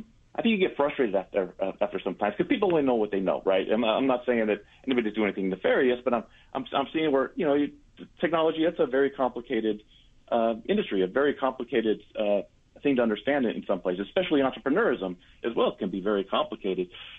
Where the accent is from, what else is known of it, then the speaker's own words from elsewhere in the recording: Las Vegas, Nevada, United States; We're all over the place down here in Vegas. But so I grew up here in Las Vegas. Graduated from Clark High School back in 91.